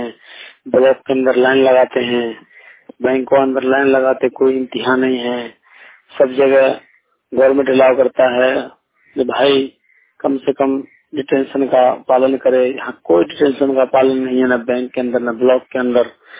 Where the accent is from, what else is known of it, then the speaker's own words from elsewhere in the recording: Dumra, Bihar, India; ग्राम डुमड़ा का निवासी हूँ। मैं मजदूरी करता हूँ, 4 नंबर वार्ड हरदिया पंचायत सिंह प्रखंड जिला समस्तीपुर।